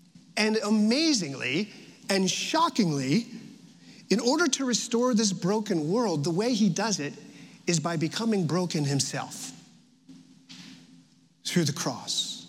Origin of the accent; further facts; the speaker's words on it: New Jersey, United States; this is what it's like growing up in New Jersey in the 1970s.